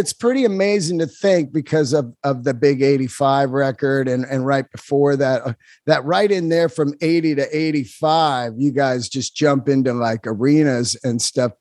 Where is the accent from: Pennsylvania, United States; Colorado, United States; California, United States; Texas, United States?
California, United States; I loved him. I grew up in the Bay Area.